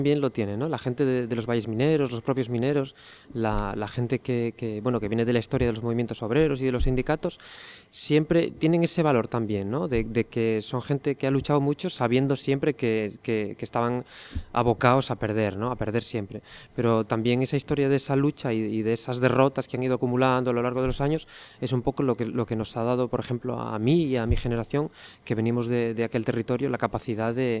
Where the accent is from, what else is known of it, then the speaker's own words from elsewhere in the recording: Asturias, Spain; esta sociedad tan compleja o tan específica de donde yo vengo, ¿no? Y dentro de Asturias